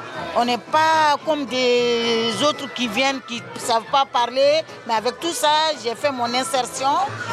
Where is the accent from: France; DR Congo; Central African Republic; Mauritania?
Mauritania; French is a second language; De la Mauritanie. On est de la Mauritanie.